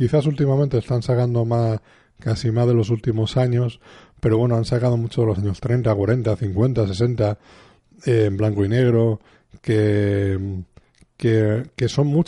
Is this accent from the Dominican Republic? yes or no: no; Spain; los que somos de aquí de España